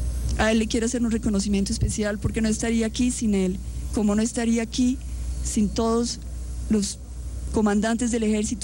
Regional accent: Colombia; Este es un orgullo para todos nosotros como colombianos.

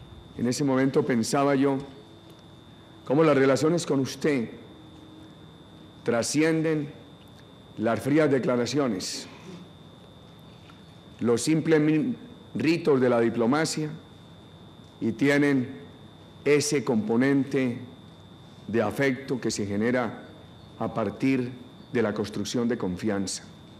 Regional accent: Colombia; Sentí mucha emoción como colombiano

